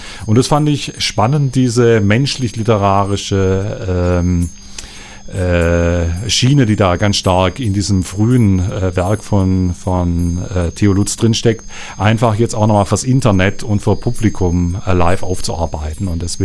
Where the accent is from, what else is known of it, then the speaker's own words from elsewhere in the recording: Stuttgart, Baden-Württemberg, Germany; in Stuttgart, wo ich herkomme, wurde 1959 zum ersten Mal mit einem Computer literarisch gearbeitet.